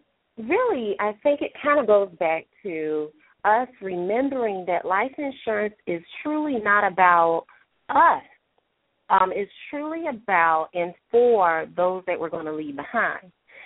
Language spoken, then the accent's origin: English; Savannah, Georgia, United States; I am from Savannah, Georgia.